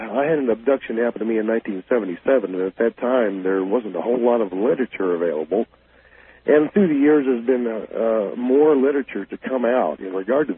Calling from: Kansas City, Missouri, United States; I am calling from Kansas City.

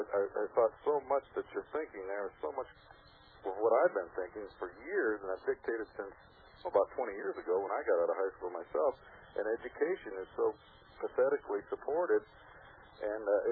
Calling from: Illinois, United States; Hi, I'm calling in from Illinois here, Bill

